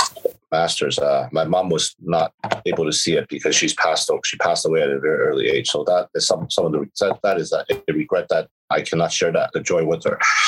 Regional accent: Toronto, Ontario, Canada; growing up in Toronto, I grew up in East York. I went to Cardinal Newman. So I was used to the mixed population.

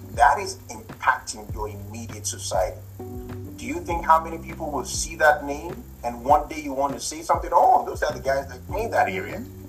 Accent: Nigeria; now in United States; I've been in America for 15 years. I've done this, I've done this as a Nigerian.

